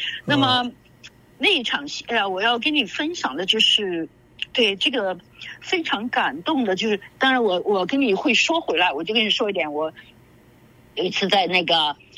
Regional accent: China; now in United States; 我是一个土生土长的中国人，在这里我英文也不会，完全就是中国从中国来的，

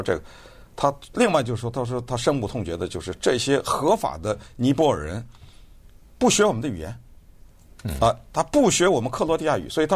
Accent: California, United States; 我说我来自于一个非常自由的州，叫加利福尼亚州。

